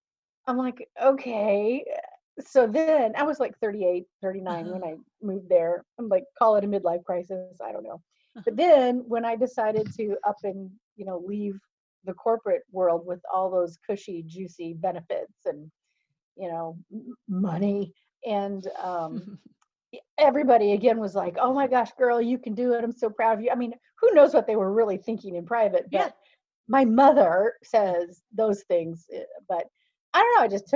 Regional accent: Illinois, United States; A very small town in the Midwest. Wow. And surrounded by corn. I'm from Illinois. So, yeah, grew up, knew and I wanted to get the heck out of Dodge.

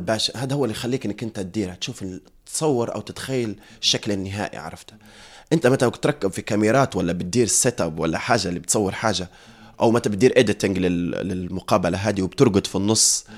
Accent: Libya; عندي حاجة نحب نغيروها نحب نهدرزوا فيها كليبيين

